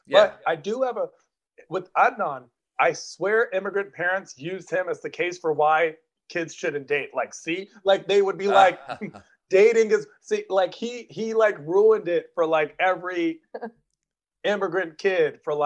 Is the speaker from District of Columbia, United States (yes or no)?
yes; Washington, District of Columbia, United States; also born or lived in Virginia; I grew up in Washington, D.C., and right outside in Virginia.